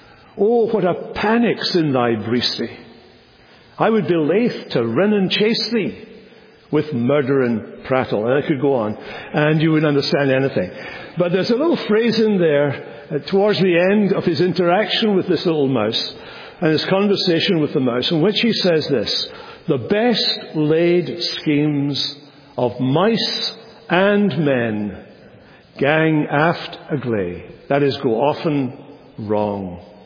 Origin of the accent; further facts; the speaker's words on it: Scotland, United Kingdom; Some of you know I'm a Scotsman, which is why you're hearing superior English week by week.